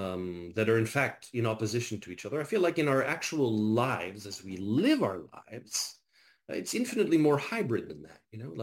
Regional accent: Winnipeg, Manitoba, Canada; now in Montreal, Canada; I grew up in Winnipeg. I now live in Montreal. You know, I grew up in one reality. I now live in another. I grew up in one language. I now spend every day of my life in another language, which is my second language, French.

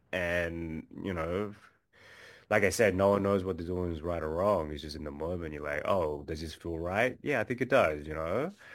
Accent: Australia; I grew up in Australia, of course

